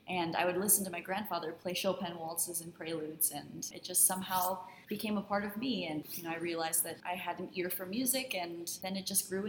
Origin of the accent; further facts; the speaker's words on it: Cleveland, Ohio, United States; I grew up. I was born and raised in Cleveland.